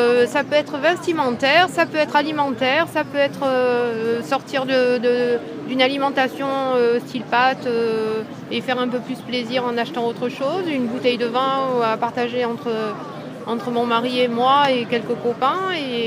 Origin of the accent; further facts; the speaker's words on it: Marseille, Provence-Alpes-Côte d'Azur, France; Oui, je suis marseillaise, oui. J'habite Château-Gombert et en fait, je vis dans mon quartier depuis que je suis née.